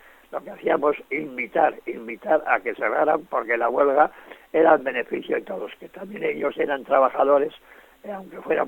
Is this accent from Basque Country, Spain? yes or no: yes; Basque Country, Spain; somos del movimiento obrero, somos de Ezkeraldea, donde tantas huelgas, tantas manifestaciones, tantos paros